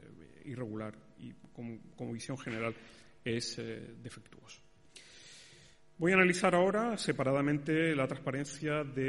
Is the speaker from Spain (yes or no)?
yes; Canary Islands, Spain; hacía visitas a mi tierra, a Canarias